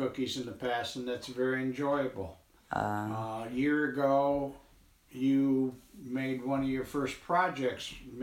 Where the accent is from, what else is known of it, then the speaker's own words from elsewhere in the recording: Trumansburg, New York, United States; I was born on a farm near Trumansburg, New York. I was born in December of 1944. My father was a full-time farmer. My mother raised four children. I went to school in Trumansburg Central School.